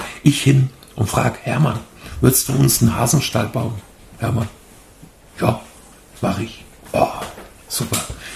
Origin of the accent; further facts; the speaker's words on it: Hesse, Germany; also born or lived in Baden-Württemberg; Da zogen wir von Baden-Württemberg, wo wir 20 Jahre lang gelebt hatten, zurück in meine Heimat nach Hessen. Und dann kamen wir da in eine kleine Stadt, Hünfeld heißt die, im Landkreis Fulda. Da leben wir heute noch.